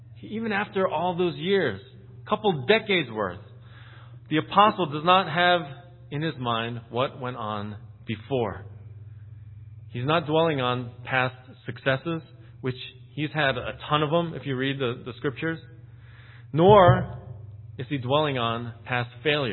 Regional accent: Pennsylvania, United States; I grew up near Philadelphia, so it especially hits home with me.

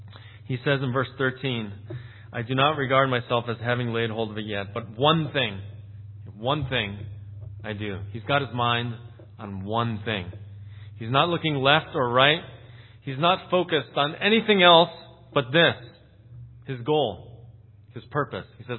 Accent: Pennsylvania, United States; I grew up near Philadelphia, so it especially hits home with me.

